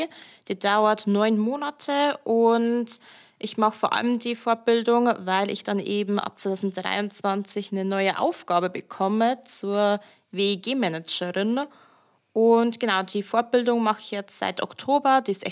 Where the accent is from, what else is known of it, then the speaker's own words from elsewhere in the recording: Passau, Bavaria, Germany; Ich komme aus Niederbayern, genauer gesagt aus Passau. Und ich habe dort einen Realschulabschluss gemacht, habe auch dort meine Ausbildung absolviert zur Immobilienkauffrau.